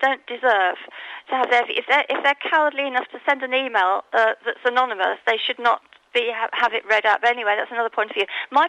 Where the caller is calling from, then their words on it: Alicante, Valencian Community, Spain; Good morning. … Union Radio from Alicante.